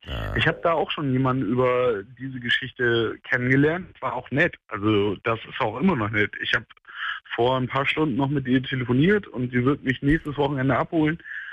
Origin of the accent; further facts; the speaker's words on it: Oldenburg, Lower Saxony, Germany; born there; Ich komme aus Oldenburg. Ich bin ein gebürtiger Oldenburger.